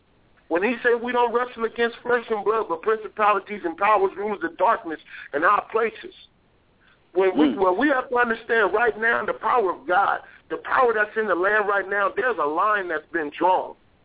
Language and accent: English; East Palo Alto, California, United States; I grew up in California